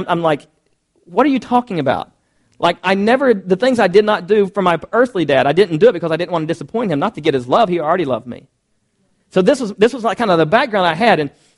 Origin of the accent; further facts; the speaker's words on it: Kentucky, United States; when I grew up there in Kentucky, my parents were not Christian at all.